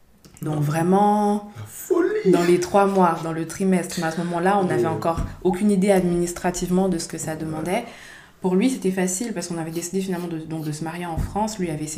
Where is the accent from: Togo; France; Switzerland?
Switzerland; moi je venais de Suisse, donc j'ai dû payer mes